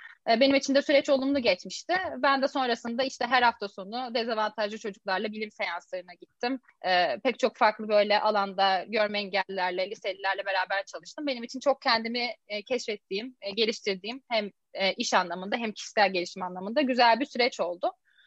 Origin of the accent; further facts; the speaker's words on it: Gönen, Balıkesir, Turkey; moved away as an adult; also born or lived in Istanbul; Balıkesirliyim. Gönen'de bir küçük ilçede doğdum. Sonrasında da üniversiteye kadar orada okudum. Üniversitede de İstanbul'a yerleştim.